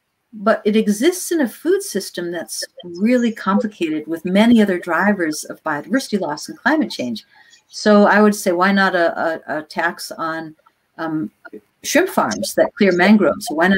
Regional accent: United States; Oh, I'm actually American.

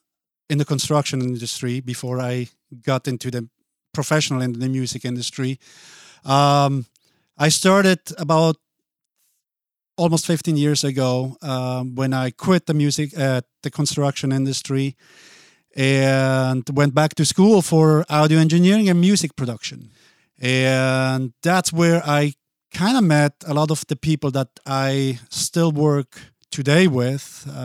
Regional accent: Basel, Basel-Stadt, Switzerland; moved away as an adult; I was born in Basel, and I grew up in Basel until I met my wife. We got married in Basel. And then we moved here in 2000.

